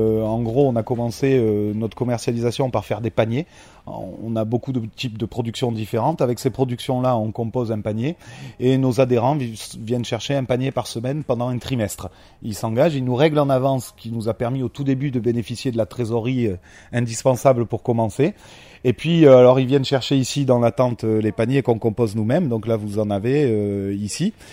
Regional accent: Montpellier, Occitanie, France; born there; je suis né ici à Montpellier

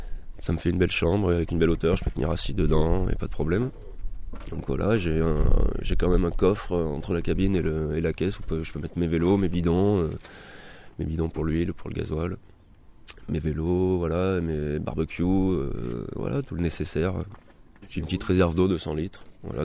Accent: Auvergne-Rhône-Alpes, France; alors je suis auvergnat, hein.

